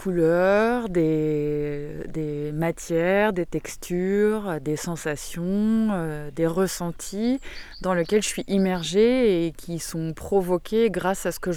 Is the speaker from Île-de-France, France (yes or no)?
no; Centre-Val de Loire, France; moi, je viens de d'Eure-et-Loir, et qui est aussi, j'habite aussi à la campagne